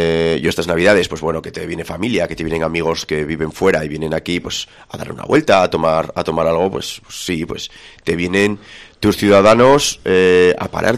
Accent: Tudela, Navarre, Spain; aquí los que somos de Tudela pues nos conocemos un poco todos

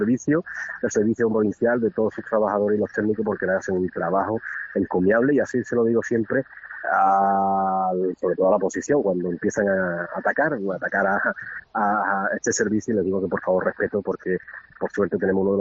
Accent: Villarrasa, Andalusia, Spain; invitaros también a mi pueblo, como lo puede ser de otra forma, a Villarrasa

